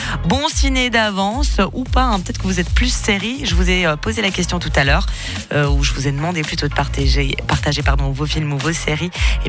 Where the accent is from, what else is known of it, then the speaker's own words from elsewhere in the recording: Switzerland; pour rester toujours chez nous en Suisse, en partie en tout cas